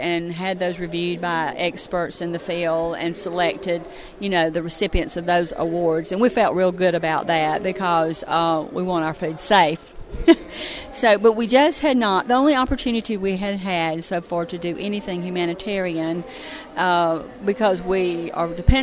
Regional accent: Blakely, Georgia, United States; I am from Blakely, and it was my community. And I've worked in the peanut industry for 22 years

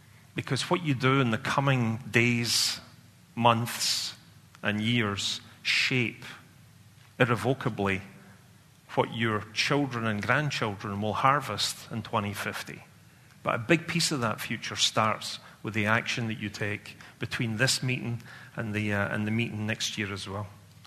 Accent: Scotland, United Kingdom; I have to tell you, as a Scotsman, I'm a contradiction because I'm optimistic.

